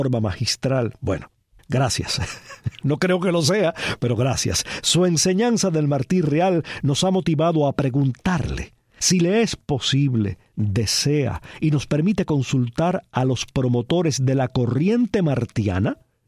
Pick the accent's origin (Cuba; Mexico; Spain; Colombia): Cuba; que soy cubano